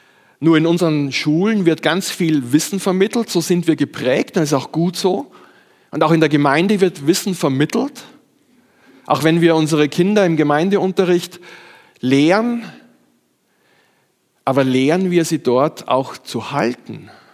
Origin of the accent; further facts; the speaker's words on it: Austria; Wie bindet man Schnürsenkel oder Schuhbänder, wie man bei uns in Österreich sagt?